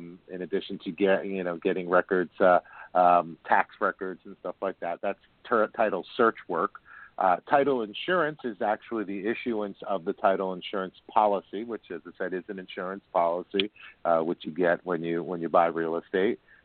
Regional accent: New York City, New York, United States; I'm a native New Yorker. I grew up in Bayside, Queens, first Rego Park, then Bayside.

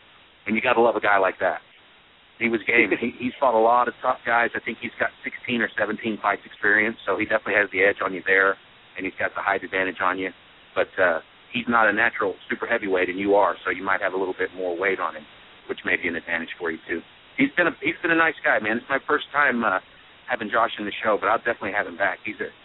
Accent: Inola, Oklahoma, United States; I'm not from too far from you. I'm from up the road. I'm from Inola.

